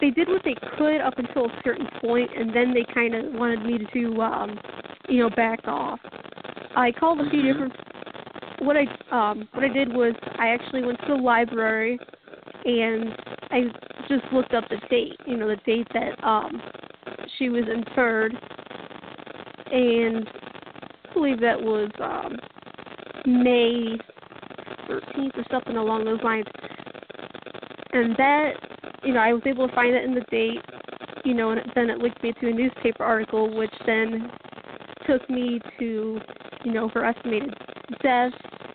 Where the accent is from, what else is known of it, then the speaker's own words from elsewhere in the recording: Ohio, United States; I noticed that this discovery was in Strongsville, Ohio, probably 15 minutes away from my hometown.